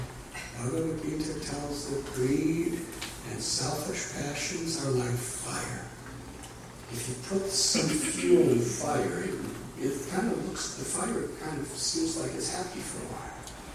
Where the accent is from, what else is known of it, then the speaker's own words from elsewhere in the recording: Chicago, Illinois, United States; born there; It's like I was born in Chicago. 1950. We used to hear a lot about the Chicago Fire.